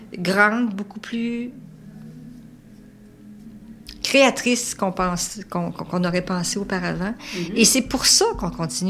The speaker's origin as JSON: {"language": "French", "region": "Quebec", "country": "Canada", "said": "Moi, je suis une Beauceronne."}